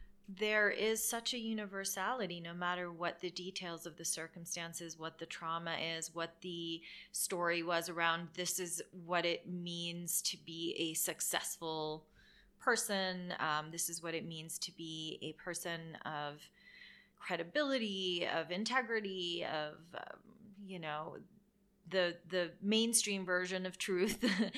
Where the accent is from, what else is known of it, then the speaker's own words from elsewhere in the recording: Beirut, Beirut Governorate, Lebanon; I grew up in Beirut, Lebanon.